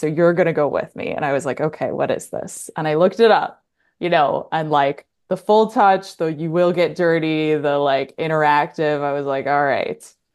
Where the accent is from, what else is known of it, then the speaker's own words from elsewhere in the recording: Illinois, United States; So I'm originally from Illinois.